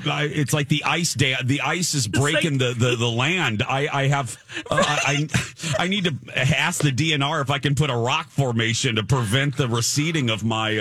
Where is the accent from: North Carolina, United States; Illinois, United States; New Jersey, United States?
Illinois, United States; Chicago; that's my home where I was raised in Chicagoland, and the fact that my family and my high school friends are in that market